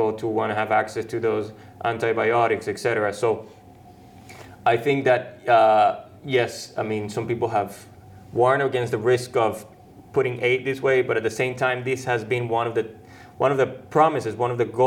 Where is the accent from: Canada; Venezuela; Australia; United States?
Venezuela; I mean, I grew up in Venezuela